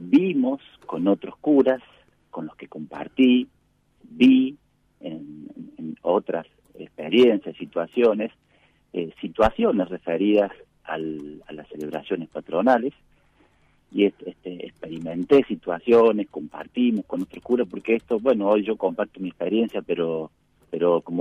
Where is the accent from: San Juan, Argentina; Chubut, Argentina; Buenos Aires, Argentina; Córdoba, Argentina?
Córdoba, Argentina; vos sos de Córdoba también